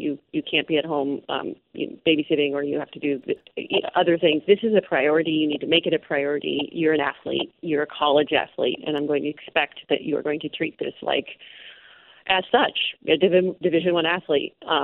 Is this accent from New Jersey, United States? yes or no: no; Missoula, Montana, United States; all these wonderful players who were playing in my hometown that I could go say, oh, I want to be like them. Mm. It was a pretty powerful experience. And also in Missoula, you have 6,000 people.